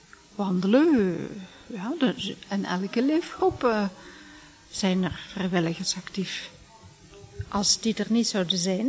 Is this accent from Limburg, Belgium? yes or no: yes; Overpelt, Limburg, Belgium; Ik ben ongeveer 10 jaar geleden terug naar Ree gekomen. Ik ben van Overpelt afkomstig.